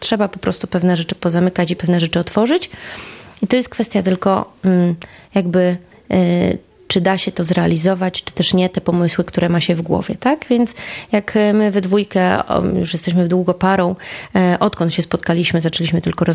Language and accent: Polish; Szczecin, West Pomeranian Voivodeship, Poland; now in Tenerife, Spain; Jestem ze Szczecina i w Szczecinie zawsze szaro-buro, pochmurno, wilgotno.